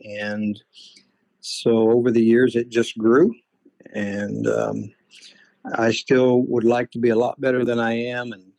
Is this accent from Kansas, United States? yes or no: yes; Chanute, Kansas, United States; Well, I grew up down here in Southeast Kansas, near Chanute, and went to Chanute schools.